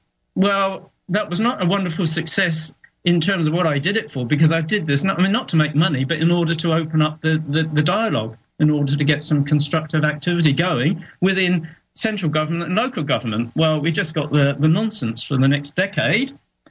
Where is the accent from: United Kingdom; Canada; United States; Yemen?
United Kingdom; Southampton, South East England; Well, I was born in England, in a place called Southampton on the south coast in 1950. Grew up in post-war Britain, so I actually looked at bomb sites as a child.